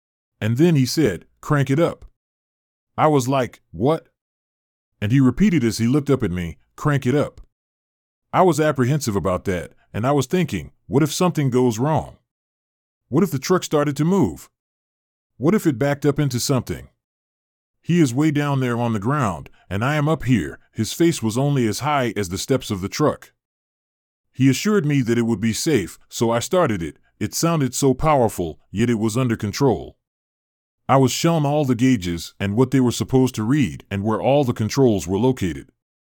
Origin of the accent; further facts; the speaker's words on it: Hilliard, United States; When I was a kid, I used to watch trucks pass through my hometown in Hilliard